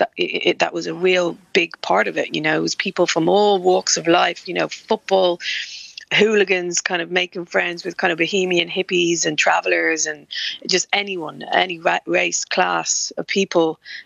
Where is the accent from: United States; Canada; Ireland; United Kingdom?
Ireland; Dundrum, Leinster; moved away as an adult; I grew up in Dundrum and had a load of big brothers and sisters